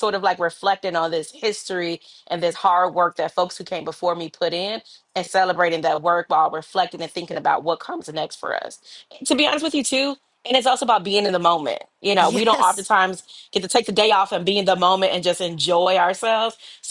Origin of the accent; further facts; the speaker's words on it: Milwaukee, Wisconsin, United States; Yeah, that really came from growing up in Milwaukee. I grew up in a predominantly Black neighborhood, mostly Black schools.